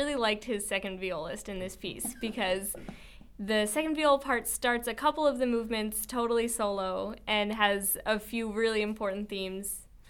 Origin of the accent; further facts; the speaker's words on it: Maryland, United States; I'm from Maryland. I just did my undergrad in Washington, D.C. at Catholic University, and now I'm here.